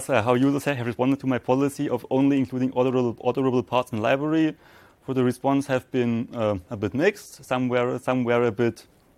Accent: Stuttgart, Baden-Württemberg, Germany; Since I am from Stuttgart and there.

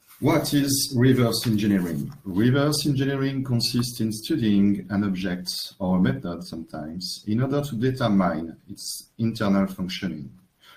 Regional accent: France; English is a second language; from France.

